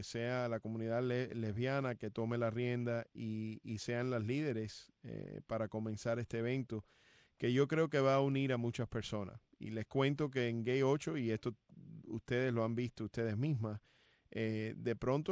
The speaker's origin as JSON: {"language": "Spanish", "town": "Hialeah", "region": "Florida", "country": "United States", "said": "yo soy de Hialeah, como mencioné al principio. Y es importante. Hialeah Miami Lakes."}